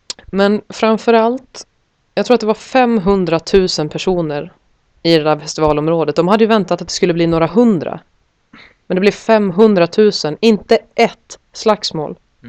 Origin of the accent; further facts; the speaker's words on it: Norrland, Sweden; jag kommer ju från Norrland.